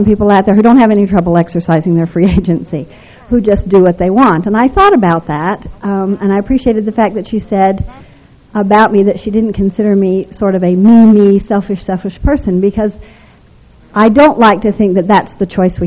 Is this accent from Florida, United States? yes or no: no; Salt Lake City, Utah, United States; I came from a very traditional family. I was raised here largely in Salt Lake. My mother never worked.